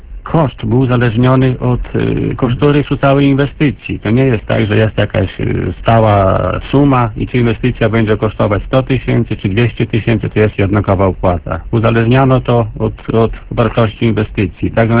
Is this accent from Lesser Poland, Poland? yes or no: no; Podlaskie Voivodeship, Poland; akurat jesteśmy z Podlasia, no Podlasie słynie z tego, że taką standardową produkcją jest to mleko